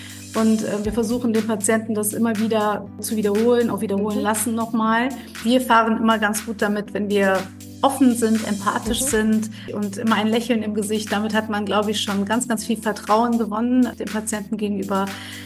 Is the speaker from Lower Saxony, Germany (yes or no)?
no; Düsseldorf, North Rhine-Westphalia, Germany; Ich komme aus Düsseldorf und bin hier seit über 20 Jahren schon niedergelassen mit einer Praxis, seit 25 Jahren sogar.